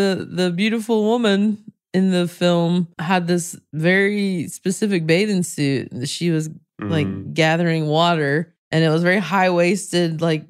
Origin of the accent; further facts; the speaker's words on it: the South, United States; I mean, I was raised in the South, so the church was a part of my life.